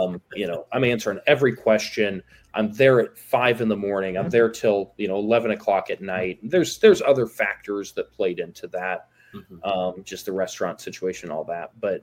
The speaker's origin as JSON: {"language": "English", "region": "Midwest", "country": "United States", "tie": "born or raised there", "said": "You know, growing up in the Midwest, you're in this little bubble"}